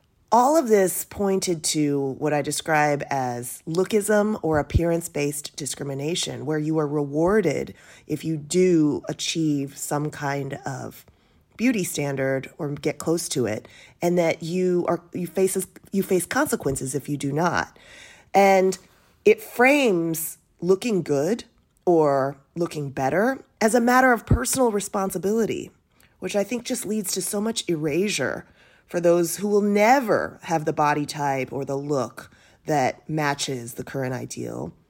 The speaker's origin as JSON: {"language": "English", "country": "United States", "said": "I, as an American woman who's much bigger than the average Korean woman, couldn't fit in clothes constantly."}